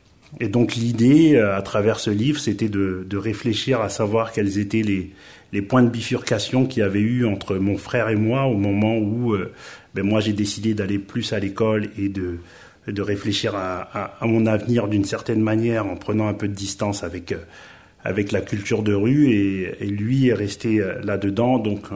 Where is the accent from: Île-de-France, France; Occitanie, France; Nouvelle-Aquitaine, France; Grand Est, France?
Île-de-France, France; Villiers-le-Bel; Moi j'ai grandi à Villiers-le-Bel, pour ceux qui connaissent, c'est une ville de banlieue de région parisienne.